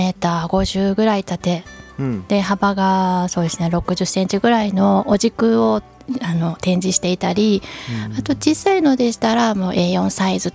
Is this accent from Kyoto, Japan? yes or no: yes; Kyoto, Japan; 京都生まれの京都育ち、京都拠点に活動しております